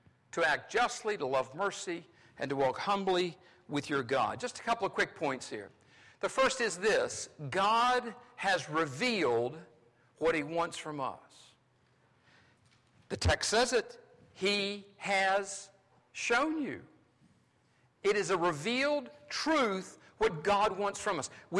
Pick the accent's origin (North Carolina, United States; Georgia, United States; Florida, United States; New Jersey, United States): North Carolina, United States; accent: Southern; I love living in the South. I grew up in North Carolina. I've lost my Southern accent because I married a Yankee.